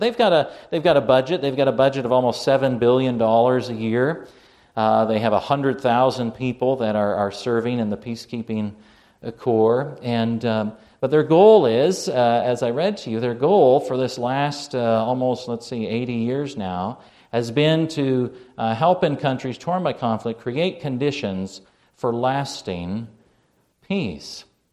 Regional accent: Canada; also born or lived in New Zealand; growing up in Canada. We lived in New Zealand for 6 years.

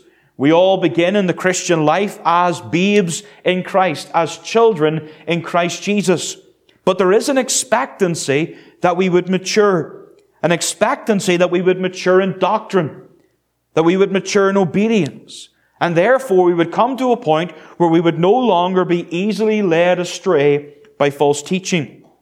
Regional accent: Northern Ireland, United Kingdom; Growing up in Northern Ireland

